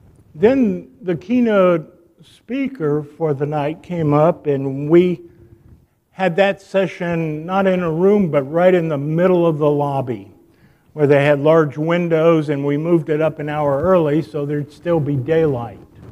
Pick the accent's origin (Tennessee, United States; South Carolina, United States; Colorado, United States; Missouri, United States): South Carolina, United States; Rock Hill; I said, really? I'm from Rock Hill. I serve at Aldersgate.